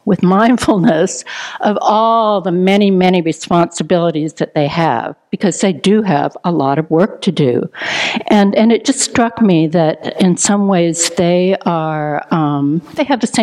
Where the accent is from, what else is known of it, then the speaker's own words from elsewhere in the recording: Florida, United States; So when people would learn that I was from Florida, they would want to know more about FCM